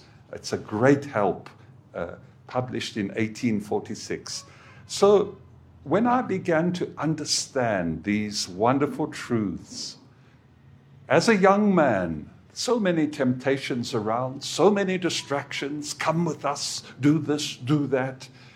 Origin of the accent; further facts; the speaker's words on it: South Africa; I remember when I was growing up, young Christian, I grew up in South Africa.